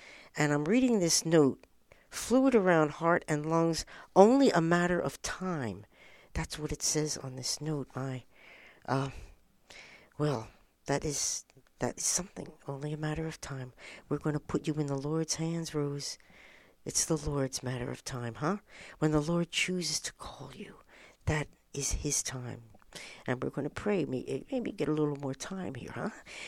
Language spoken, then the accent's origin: English; Philadelphia, Pennsylvania, United States; Now, I'm from Philadelphia